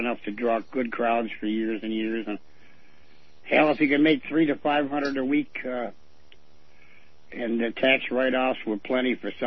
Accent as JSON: {"language": "English", "town": "Cleveland", "region": "Ohio", "country": "United States", "tie": "born or raised there", "said": "I didn't have the courage to leave Cleveland. I stayed here and built a reputation and a name in my hometown"}